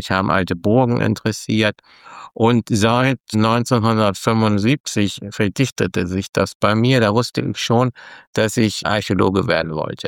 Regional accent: Flensburg, Schleswig-Holstein, Germany; ich bin 1959 in Flensburg geboren, habe dort Abitur gemacht

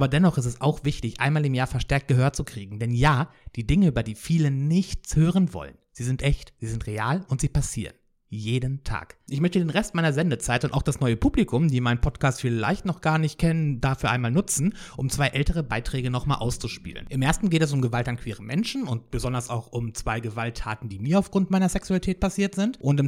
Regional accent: Hanover, Lower Saxony, Germany; in meiner Heimat Hannover

